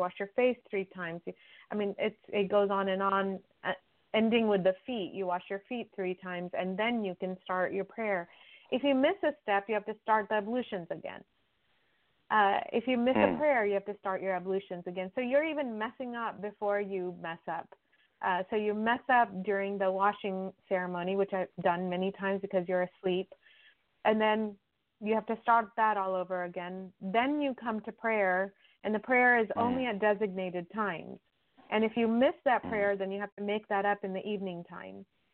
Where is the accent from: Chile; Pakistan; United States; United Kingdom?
Pakistan; first language Urdu; English is a second language; You know, being a Pakistani, my language is Urdu. That's what I grew up with.